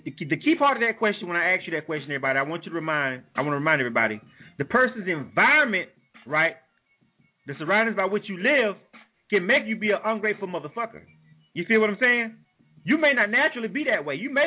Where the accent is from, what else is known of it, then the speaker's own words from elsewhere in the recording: Brooklyn, New York, United States; But just growing up in the hood, growing up in Brooklyn, in the urban.